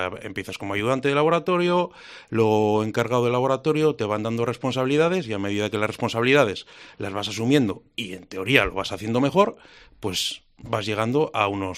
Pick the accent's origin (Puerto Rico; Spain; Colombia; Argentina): Spain; Logroño, La Rioja